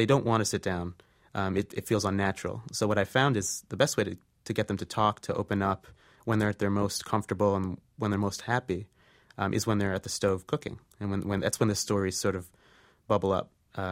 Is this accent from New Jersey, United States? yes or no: yes; New Jersey, United States; I mean, I'm basically a kid. I grew up in New Jersey. I didn't go on a plane till I was 19. I've been out of the country a handful of times.